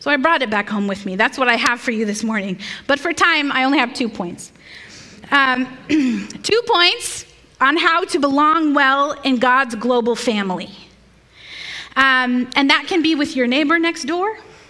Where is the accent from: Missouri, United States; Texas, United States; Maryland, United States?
Texas, United States; Hey now, I'm still a Texan, all right?